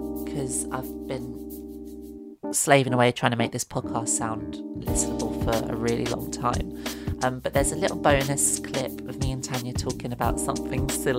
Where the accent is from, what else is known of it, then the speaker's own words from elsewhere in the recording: Catford, London, United Kingdom; I was born and raised in Catford Town. So I can handle myself.